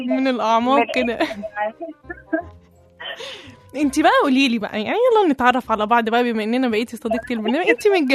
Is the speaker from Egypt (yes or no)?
yes; Egypt; ان احنا عندنا في مصر احنا الجواز متعلق بسن